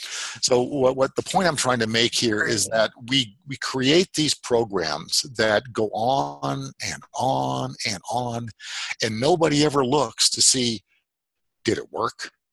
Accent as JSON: {"language": "English", "country": "United States", "said": "Well, like it or not, you know, I'm an American. You know, I want America to do well. I want my people to do well. I love my country, my people, and my culture."}